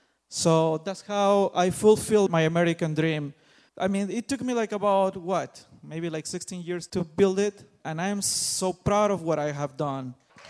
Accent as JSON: {"language": "English", "country": "Peru", "first_language": "Spanish", "second_language": "English", "moved": "as an adult", "lives_now": "United States", "said": "Anyway, I am originally from Peru. Yo soy de Peru. So my story is this. I moved here when I was 23, and I came for better opportunities."}